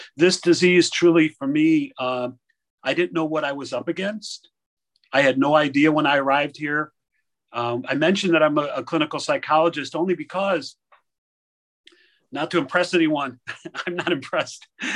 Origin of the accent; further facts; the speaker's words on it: Chicago, Illinois, United States; now in Phoenix, United States; And I'm presently down in Phoenix, Arizona, but I'm originally from Chicago area and from the Chicago area.